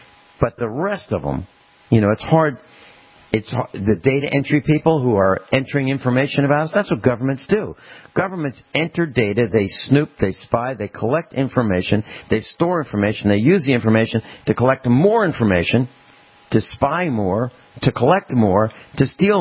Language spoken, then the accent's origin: English; East Coast, United States; Well, I lived on the East Coast. You know, I grew up on the East Coast, and my parents in 1960. Built a house.